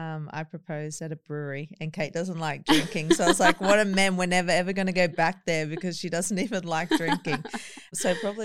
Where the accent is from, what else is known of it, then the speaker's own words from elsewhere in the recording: Ipswich, East of England, United Kingdom; So like I'd known who she was because we're both from Ipswich.